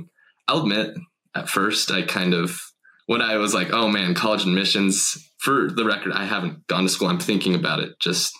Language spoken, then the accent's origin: English; Salt Lake City, Utah, United States; Yeah, we grew up in the Salt Lake area.